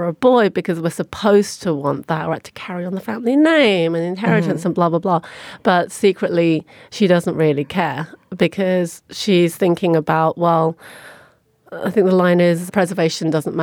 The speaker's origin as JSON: {"language": "English", "region": "England", "country": "United Kingdom", "tie": "born or raised there", "said": "So when I was growing up in England, you know, it was a very homogenous small town outside of London and, you know, pretty conservative. And mine was only one of two Chinese families, I think, living there at the time."}